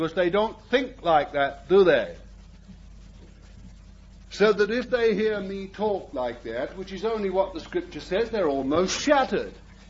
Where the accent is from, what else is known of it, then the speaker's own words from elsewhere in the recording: London, United Kingdom; born there; though I was born in the East End of London.